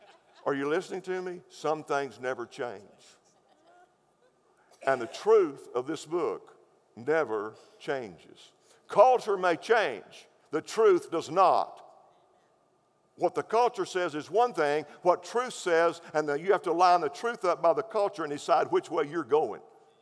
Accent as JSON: {"language": "English", "town": "Seminole", "region": "Texas", "country": "United States", "said": "Now, again, I'm from Seminole, West Texas, 28 miles from Hobbs, New Mexico. You can cut me some slack because I'm from out there."}